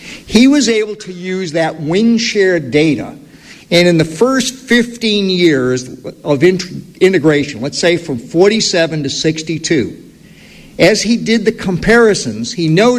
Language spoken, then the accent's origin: English; Boston, Massachusetts, United States; The Boston Red Sox, and I'm from Boston, they were the last team to integrate.